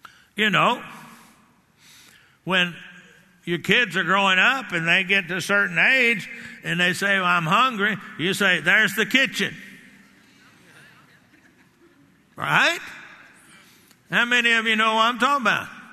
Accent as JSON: {"language": "English", "region": "Texas", "country": "United States", "tie": "born or raised there", "said": "You know, I grew up down there in the Blackland in North Central Texas"}